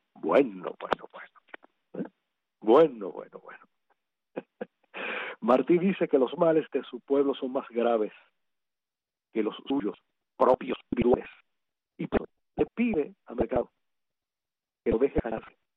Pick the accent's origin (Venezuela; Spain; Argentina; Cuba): Cuba; moved away; nosotros somos menos cubanos que ustedes. Si nosotros ya no somos cubanos por haber venido al exilio, por habernos ido a vivir al extranjero.